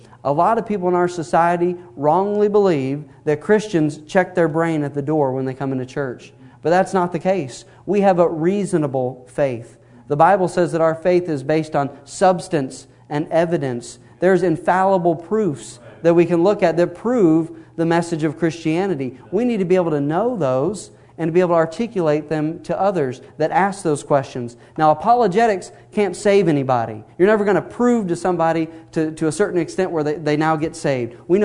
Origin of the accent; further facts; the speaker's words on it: Texas, United States; I'm from Texas, where there's churches on every corner.